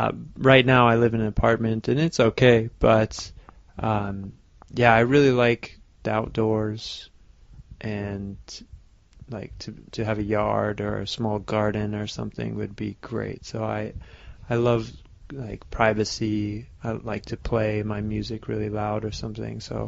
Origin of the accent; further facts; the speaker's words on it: Seattle, Washington, United States; Maybe in my hometown it would be nice to have a house in Seattle